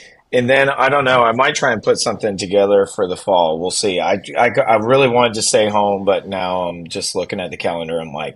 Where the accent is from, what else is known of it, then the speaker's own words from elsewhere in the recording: Dayton, Ohio, United States; I'm from Dayton, so I never expected it to last like 2 years, let alone 20.